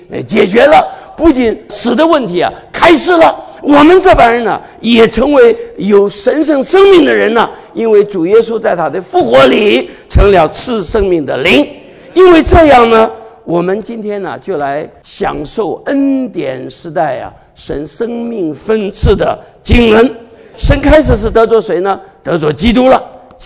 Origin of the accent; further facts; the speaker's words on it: Shaoxing, Zhejiang, China; 好了，你是上海人，我是绍兴人